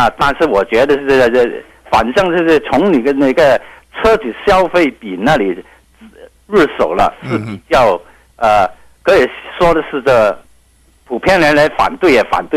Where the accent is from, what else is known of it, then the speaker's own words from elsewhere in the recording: Hong Kong; 我本身是香港人，我两边都找来找去